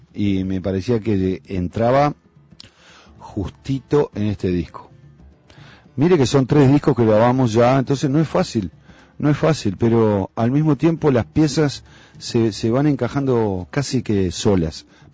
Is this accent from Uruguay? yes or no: yes; Uruguay; Nosotros somos uruguayos